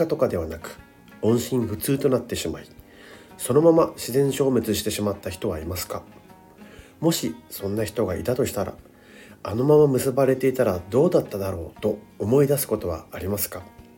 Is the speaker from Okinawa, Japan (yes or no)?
yes; Okinawa, Japan; now in Tokyo, Japan; 沖縄って花粉ないんじゃないのって言われるんですけども、ないんですよ沖縄は杉がね。でも上京してきてからもう10年ぐらい経っちゃったので、10年以上経ってる